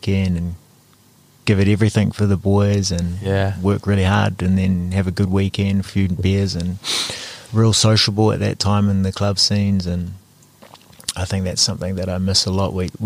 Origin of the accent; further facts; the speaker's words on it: Palmerston North, Manawatū-Whanganui, New Zealand; born there; also born or lived in Nelson / Wellington; I was born in Palmy.